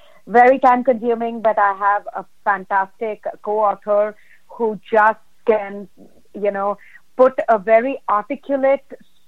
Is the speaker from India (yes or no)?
yes; India; now in United States; I came from India. This was a new country